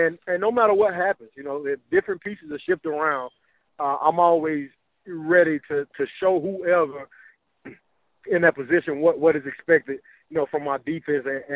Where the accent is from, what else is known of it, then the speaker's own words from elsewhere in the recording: Mobile, Alabama, United States; You know, I grew up in Mobile, Alabama, and the Cowboys was a favorite team.